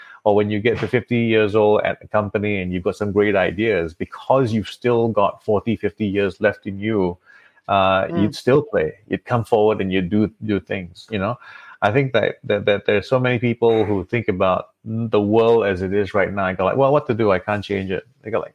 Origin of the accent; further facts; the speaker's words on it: Malaysia; I'm a Malaysian, so I had trouble getting a visa to come to Australia